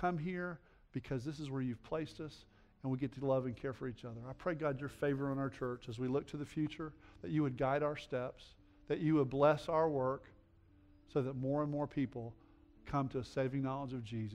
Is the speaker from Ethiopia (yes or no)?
no; Oak Hill, Texas, United States; Now, I grew up in First Baptist Church, Oak Hill, Texas, right?